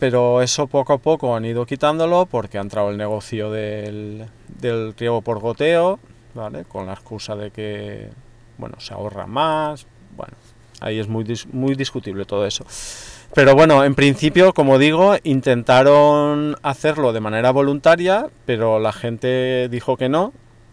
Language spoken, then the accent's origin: Spanish; Alcudia de Crespins, Valencian Community, Spain; born there; de inicio el agua viene de donde yo nací